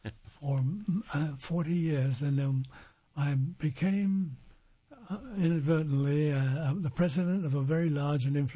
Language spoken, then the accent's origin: English; England, United Kingdom; I was born in 1930. Uh-huh. And so when I was about 12... Uh-huh. The war was on, and the first Americans came to the UK, and with them they brought their music.